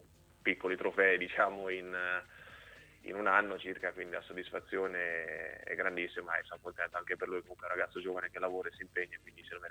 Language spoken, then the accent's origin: Italian; Ancona, Marche, Italy; più che altro perché sono nato e cresciuto ad Ancona